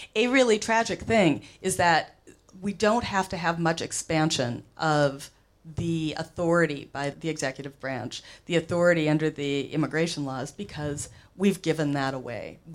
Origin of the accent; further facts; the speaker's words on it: Minnesota, United States; I'm white, and I'm, you know, short, I'm non-threatening, I'm Minnesotan